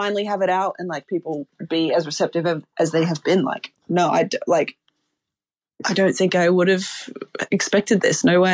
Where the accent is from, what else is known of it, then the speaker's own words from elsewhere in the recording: Australia; going on with my visa, so I had to come back home to Oz.